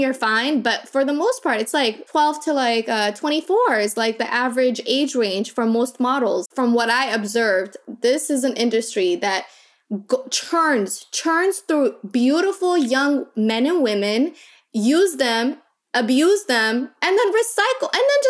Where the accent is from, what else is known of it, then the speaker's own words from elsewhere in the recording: Minnesota, United States; I'm glad I came from Minnesota.